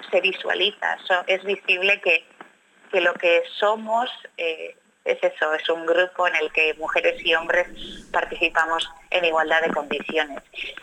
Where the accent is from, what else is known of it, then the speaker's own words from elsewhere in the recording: Hondarribia, Basque Country, Spain; del poder decir yo soy de Hondarribi, ¿no?